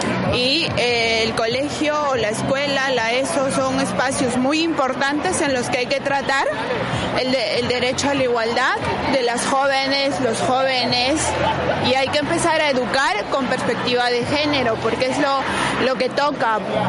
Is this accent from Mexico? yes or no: no; Peru